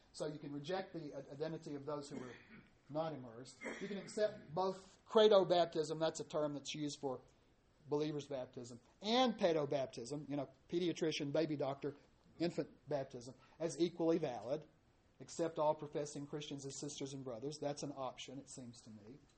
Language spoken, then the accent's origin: English; Alabama, United States; Lipscomb position did have a lot of support in certain places in Middle Tennessee and North Alabama. I grew up in North Alabama.